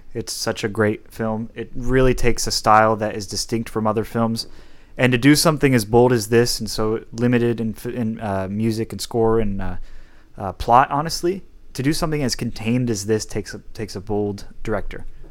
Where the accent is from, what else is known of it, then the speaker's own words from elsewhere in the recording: Ohio, United States; So we're from Ohio. Right? Location reveal